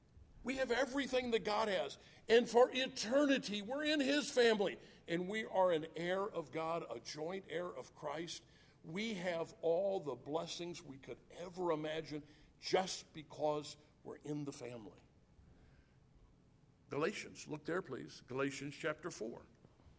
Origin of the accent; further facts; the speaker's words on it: United States; born there; I am an American by where I was happened to be born. I like both of those. … I like being an American.